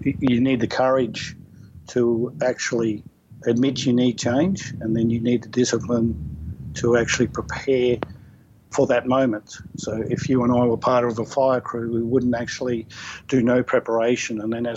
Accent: Alice Springs, Northern Territory, Australia; I started with where I came from in the Northern Territory. I was raised in Alice Springs.

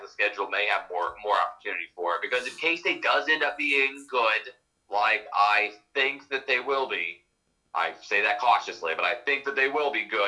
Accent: Kansas City, United States; And maybe it was because I'm from Kansas City, and because there's a lot of Mizzou fans in Kansas City

